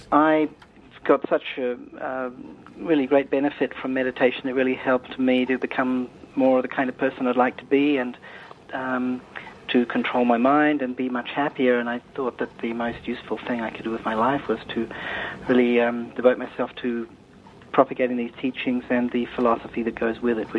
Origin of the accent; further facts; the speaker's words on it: New Zealand; I learned meditation in 1975 in New Zealand. And we're both from New Zealand, coincidentally enough